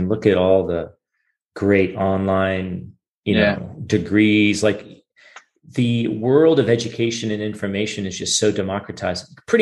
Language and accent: English; California, United States; I grew up in Silicon Valley, so it was pretty natural back in the 90s